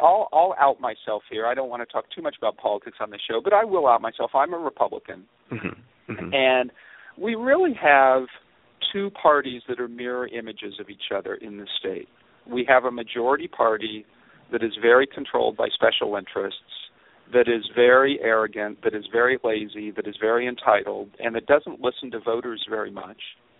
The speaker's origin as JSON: {"language": "English", "town": "Fullerton", "region": "California", "country": "United States", "tie": "born or raised there", "said": "when I was a kid, I was growing up in Fullerton, which is inland from the South Bay, and when I played outside for an hour in the summer in Fullerton in the 1970s, my lungs hurt"}